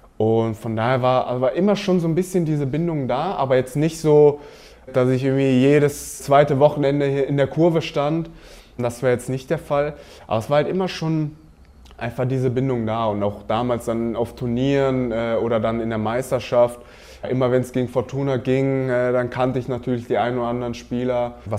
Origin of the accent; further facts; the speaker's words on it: Düsseldorf, North Rhine-Westphalia, Germany; born there; Ja, weil ich halt aus Düsseldorf kam auch und ja, halt einfach als gebürtiger Düsseldorfer